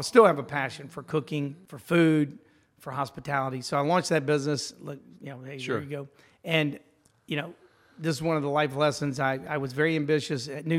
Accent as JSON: {"language": "English", "region": "Louisiana", "country": "United States", "said": "I'm a Cajun."}